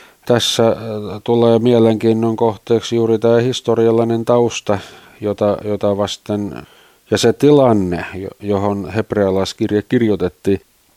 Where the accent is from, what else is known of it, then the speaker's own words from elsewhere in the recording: Tampere, Pirkanmaa, Finland; mun kotikaupungissani Tampereella